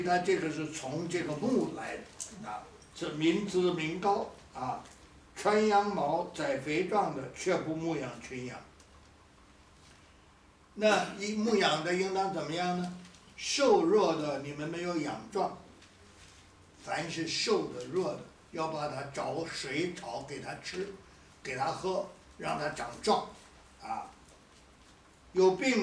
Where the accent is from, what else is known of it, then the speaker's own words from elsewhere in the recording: Jizhou, Hebei, China; 比如冀州牧，我们家乡叫冀州。